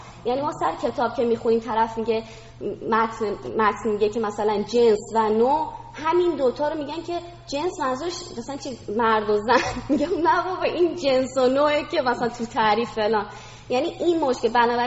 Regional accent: Iran; سلام، من از ایران میام.

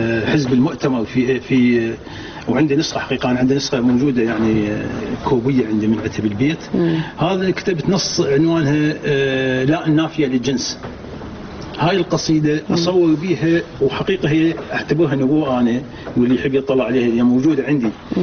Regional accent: Iraq; moved away; أنا خرجت من العراق عام 1994

